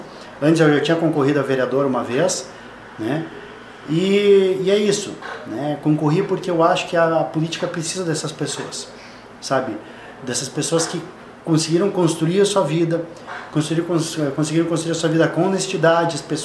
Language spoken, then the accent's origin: Portuguese; Xanxerê, Santa Catarina, Brazil; born there; Eu sou nascido em Xanxerê, no Hospital Bom Jesus, em 1978. Eu sou filho de mãe solteira